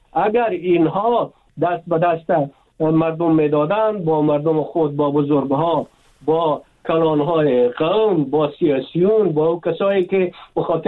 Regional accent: Afghanistan; ما افغان هستیم

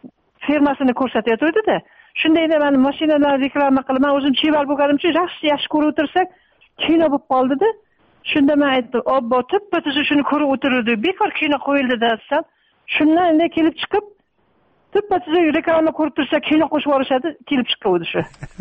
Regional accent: Bishkek, Kyrgyzstan; Yoshligimizdan Bishkekda deyiladimi?

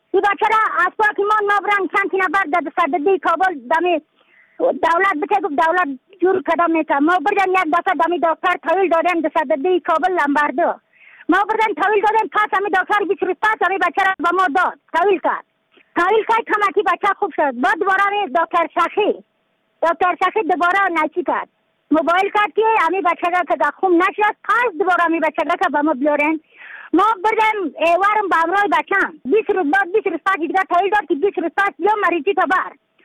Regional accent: Badakhshan, Afghanistan; از بدخشان هستم، مرکز بدخشان ولسوالی اتکل پایان.

